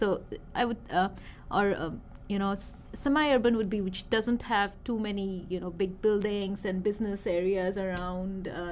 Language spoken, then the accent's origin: English; Kolkata, West Bengal, India; also born or lived in Kanpur; I was born in Kanpur, so that is in central part of India, but I belong to Calcutta, which is the eastern part of India. So I'm from India, and I come from the West Bengal region, which is the eastern part of India.